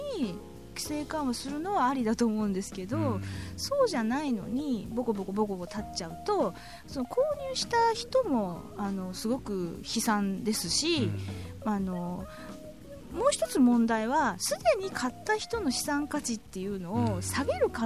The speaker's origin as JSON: {"language": "Japanese", "region": "Kansai", "country": "Japan", "said": "私関西出身なんですけれども"}